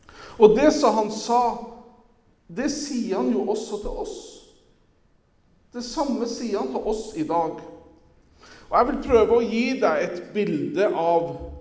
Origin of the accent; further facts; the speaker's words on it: Sommarøya, Troms, Norway; Når jeg var liten gutt på Sommarøya, da var Sommarøya er stedet der jeg kommer fra. Nå må jeg ikke oppføre meg som alle vet hvor dette er, for det er jo ikke akkurat verdens navle. Sommarøya er et lite fiskevær utenfor Tromsø, cirka en times kjøring